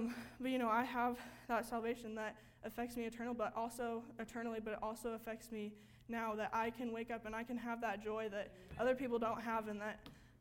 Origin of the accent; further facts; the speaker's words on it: Lincoln, Nebraska, United States; as you know. I'm from Lincoln, Nebraska.